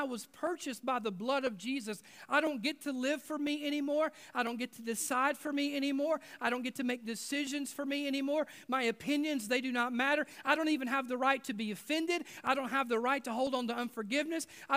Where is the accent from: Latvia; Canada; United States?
United States; I'm not trying to be critical of being an American, because I love being an American, and I love cheeseburgers.